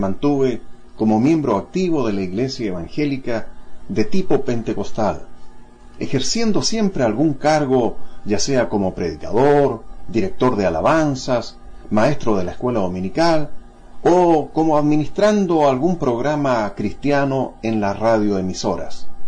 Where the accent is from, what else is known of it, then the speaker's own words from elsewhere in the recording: Chile; Fui miembro de una iglesia evangélica en mi país de Chile durante aproximadamente unos 30 años